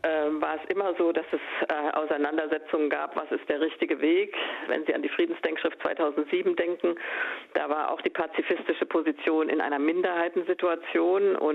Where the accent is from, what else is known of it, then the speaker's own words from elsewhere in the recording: Germany; Aber ich denke, wir als Deutsche müssen überlegen, was wir tun.